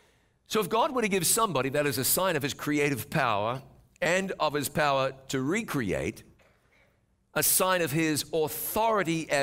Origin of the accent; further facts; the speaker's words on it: New Zealand; when I was just a kid and growing up in New Zealand, the speed limit was 30 miles an hour